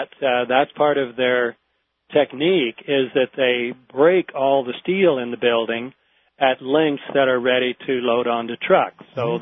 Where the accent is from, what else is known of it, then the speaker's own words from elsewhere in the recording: Oregon, United States; I should say I am from Oregon, and so I'm particularly glad to be able to help out your station.